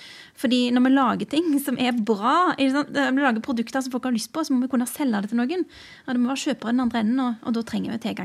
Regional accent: Rogaland, Norway; der jeg kommer fra, i altså Rogaland

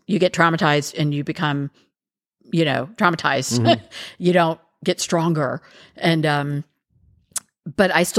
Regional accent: Miami, Florida, United States; I mean, now growing up in Miami, it was awful.

